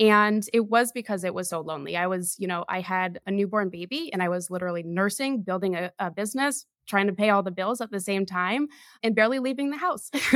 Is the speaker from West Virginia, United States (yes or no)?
no; Vermont, United States; So growing up in Vermont, I actually didn't know any interior designers. There was nobody there to, you know, say, here's a profession that you could pursue.